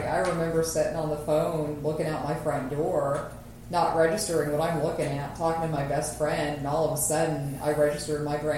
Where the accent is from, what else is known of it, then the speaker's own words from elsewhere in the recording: Kansas, United States; I mean, growing up in Kansas, it's pretty much a terrible thing to be afraid of.